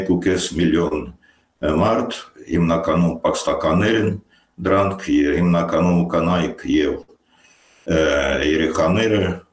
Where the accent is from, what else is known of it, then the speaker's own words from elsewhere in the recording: Mariupol, Donetsk Oblast, Ukraine; իսկ Մարիուպոլի դա որ քաղաքն է, ես իմ մանկության մի մասը անցկացրել եմ այնտեղ, գիտեմ ինչ սիրուն քաղաքը